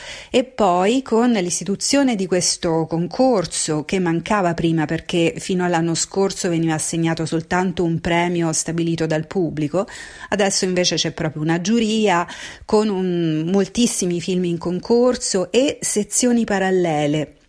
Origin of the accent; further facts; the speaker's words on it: Rome, Lazio, Italy; Io come romana